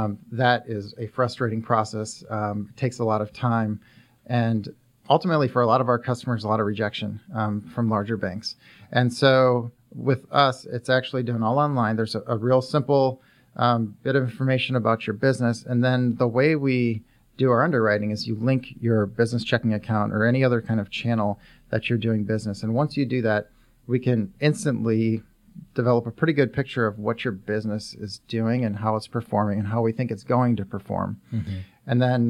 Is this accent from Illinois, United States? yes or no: yes; Chicago, Illinois, United States; Yeah, so I'm from Chicago originally, and moved out to Boston after college